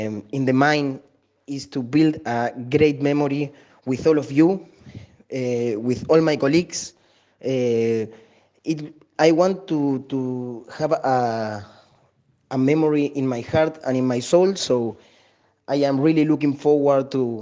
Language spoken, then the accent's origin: English; Buenos Aires, Argentina; I am 27 years old. I am from Argentina, Buenos Aires.